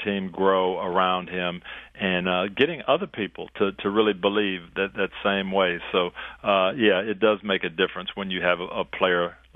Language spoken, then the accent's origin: English; Jackson, Michigan, United States; That was a special one for me growing up in Jackson and around the Lions.